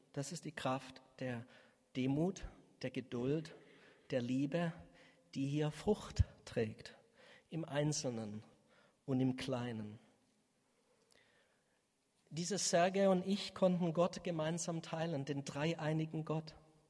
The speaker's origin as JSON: {"language": "German", "country": "Ukraine", "second_language": "German", "said": "Als Juden und als Ukrainer haben wir unheimlich gelitten."}